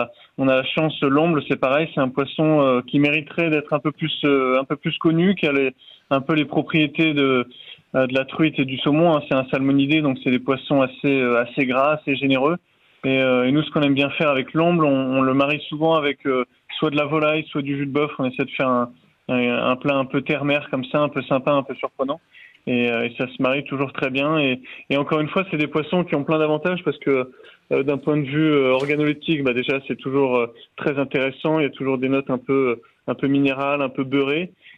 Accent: Normandy, France; les huîtres normandes, parce que je suis normand, donc ça me fait plaisir d'essayer d'incorporer un petit clin d'œil à ma Normandie.

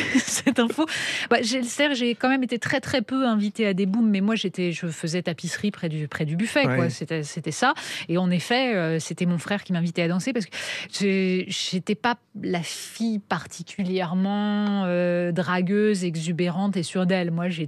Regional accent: Deuil-la-Barre, Île-de-France, France; also born or lived in Paris; Je suis née à Paris, mais j'ai grandi à Deuil-la-Barre.

